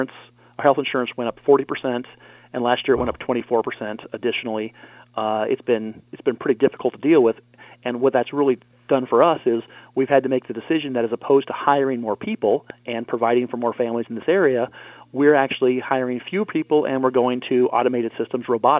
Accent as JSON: {"language": "English", "region": "California", "country": "United States", "tie": "born or raised there", "also_born_or_lived": "Hawaii", "said": "Well, I grew up in California. I lived in Hawaii for a while"}